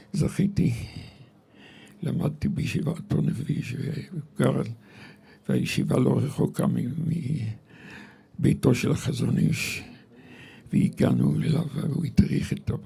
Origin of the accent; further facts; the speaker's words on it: Ramat Gan, Tel Aviv District, Israel; גדלתי ברמת גן.